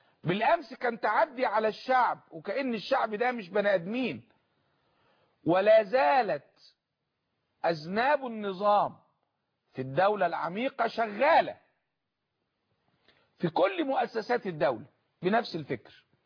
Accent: Egypt; أنا مواطن مصري بأي معنى

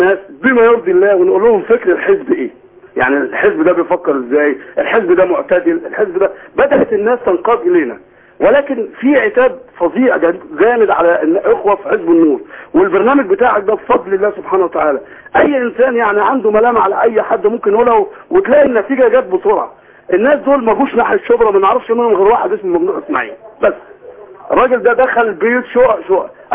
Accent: Shubra, Cairo Governorate, Egypt; وقلت له انا من شبرا

